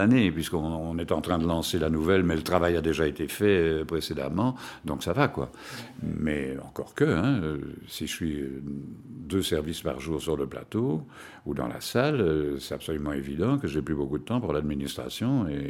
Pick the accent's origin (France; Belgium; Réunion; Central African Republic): Belgium; Liège, Wallonia; Et comme je suis liégeois, j'ai foncé.